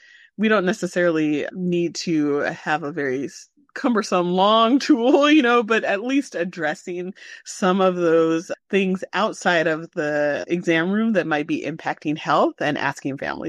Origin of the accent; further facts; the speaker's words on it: Washington, United States; Again, I'm from Washington, and our Washington chapter of the American Academy of Pediatrics Equitable Care Committee has created a toolkit that we can use.